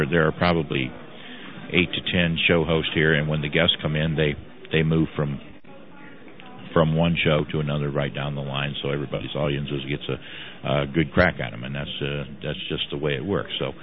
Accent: Florida, United States; I hope Florida, my home state, puts his campaign to sleep.

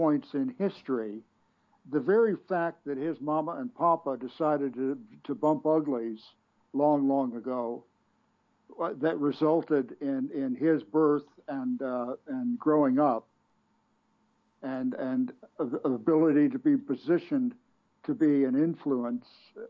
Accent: Virginia, United States; he hailed from the state of Virginia, my home state.

